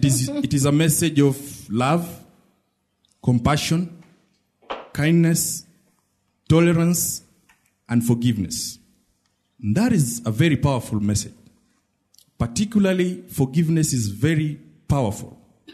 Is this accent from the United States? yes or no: no; Kenya; and I'm coming from Kenya.